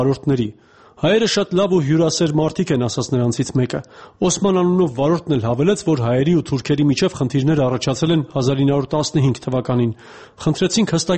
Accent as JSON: {"language": "Armenian", "country": "Armenia", "said": "երբ իմացավ, որ Հայաստանից ենք։"}